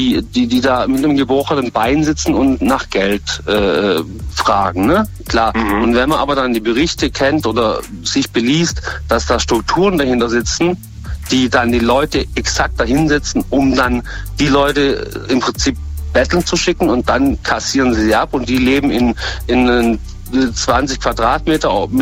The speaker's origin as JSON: {"language": "German", "region": "Baden-Württemberg", "country": "Germany", "lives_now": "Stuttgart, Germany", "said": "ich bin nicht gebürtiger Stuttgarter, sondern vom Bodenseeraum."}